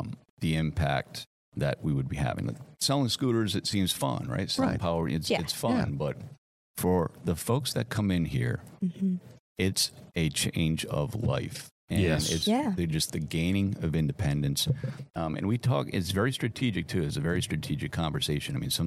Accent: New England, United States; Well, I had a friend of mine, you know, I'm from New England, and I actually grew up with this guy on the radio.

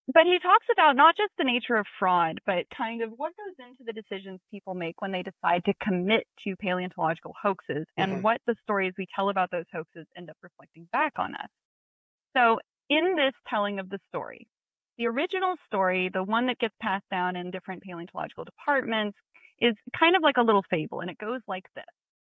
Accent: the South, United States; So I come from the South.

